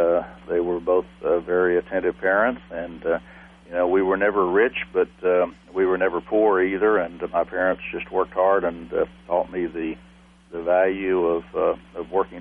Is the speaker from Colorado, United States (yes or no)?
no; San Antonio, Texas, United States; born there; I was born in San Antonio, Texas, on the snowiest day in the history of San Antonio, January 1st, 1947.